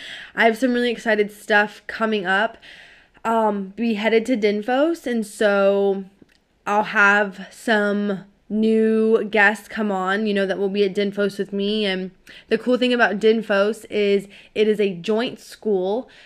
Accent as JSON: {"language": "English", "region": "Ohio", "country": "United States", "tie": "born or raised there", "said": "So like I grew up in Ohio, so like the Midwest."}